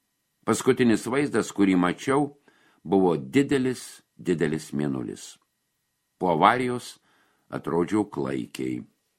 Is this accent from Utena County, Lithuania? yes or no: no; Kybartai, Marijampolė County, Lithuania; Užaugau Kyvartuose, čia baigiau vidurinę mokyklą.